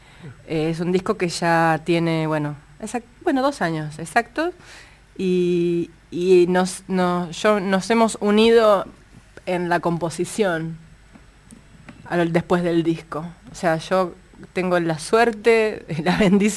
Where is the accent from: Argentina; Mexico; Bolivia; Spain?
Argentina; San Nicolás, Buenos Aires Province; Sí, porque yo soy de San Nicolás, pero tengo un perfil muy rosarino, por ejemplo.